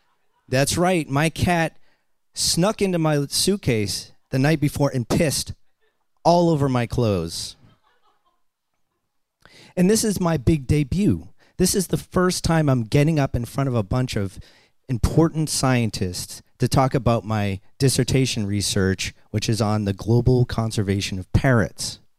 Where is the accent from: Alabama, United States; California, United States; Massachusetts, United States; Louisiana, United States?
Massachusetts, United States; Boston; See, I'm a kid from Boston, and I grew up on welfare, and I actually ate government cheese.